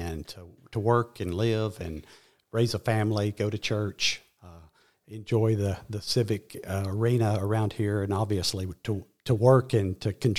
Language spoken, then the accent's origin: English; Cartersville, Georgia, United States; I grew up nearby in Cartersville, just to the west of us, and came to Reinhardt to school and never left.